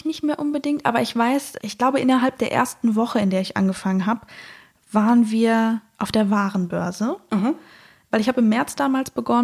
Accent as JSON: {"language": "German", "region": "North Rhine-Westphalia", "country": "Germany", "tie": "born or raised there", "also_born_or_lived": "Cologne", "said": "Ich komme aus dem Sauerland, habe auch viele Jahre lang während des Studiums in Köln gewohnt, bin jetzt wieder zurück in meine Heimat"}